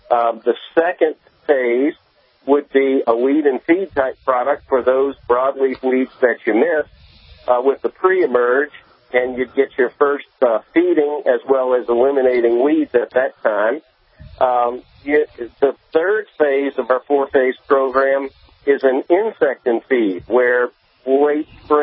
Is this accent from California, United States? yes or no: no; New Orleans, Louisiana, United States; now in Destrehan, United States; Correct. I grew up in New Orleans, and I currently live in Destrehan, right outside of New Orleans.